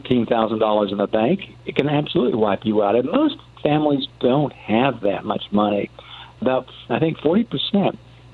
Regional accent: Tennessee, United States; an outdoor clinic near where I grew up in Tennessee several years ago.

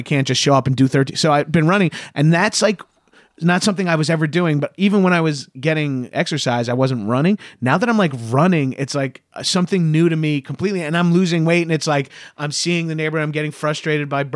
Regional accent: New York, United States; accent: New York; oh man, my New York accent came out.

